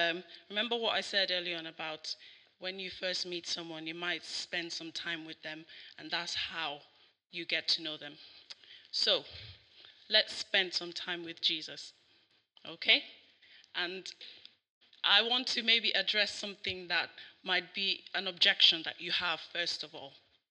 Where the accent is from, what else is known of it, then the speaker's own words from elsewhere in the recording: Nigeria; now in Sheffield, United Kingdom; I've lived in Sheffield for about 10 and a half years now, and I grew up in Nigeria, but, you know, I've lived in the UK for a very long time now